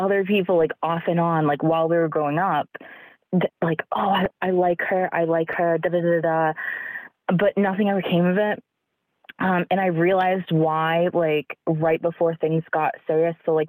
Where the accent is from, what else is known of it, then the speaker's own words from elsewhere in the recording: New England, United States; And we, like, we're from New England, so, like, it was a magical summer.